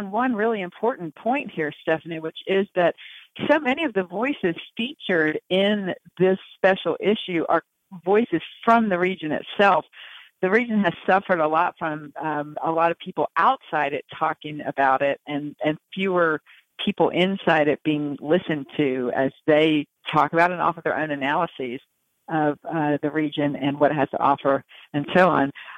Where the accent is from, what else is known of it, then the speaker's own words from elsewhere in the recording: North Carolina, United States; now in Kentucky, United States; As you know, I came to Kentucky from North Carolina, and my work up to this point had centered on Western North Carolina, which is also Appalachian, but different from Kentucky.